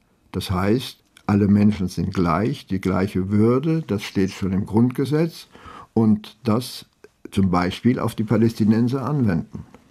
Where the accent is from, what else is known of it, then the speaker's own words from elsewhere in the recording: Frankfurt, Hesse, Germany; born there; moved away; also born or lived in Marseille; Und ich war 1947 zum ersten Mal in meiner Geburtsstadt Frankfurt